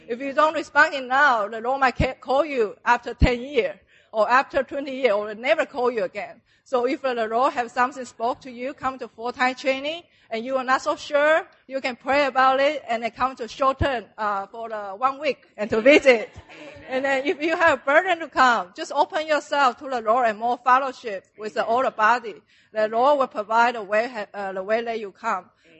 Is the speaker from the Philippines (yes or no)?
no; Taiwan; English is a second language; now in United States; I grew up in Taiwan with a Buddhist background.